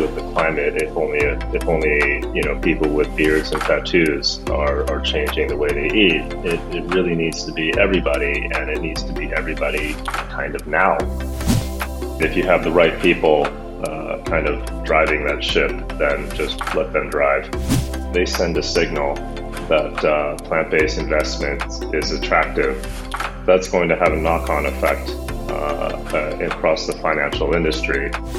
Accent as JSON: {"language": "English", "country": "United States", "lives_now": "Copenhagen, Denmark", "said": "I'm actually American. I live in Copenhagen."}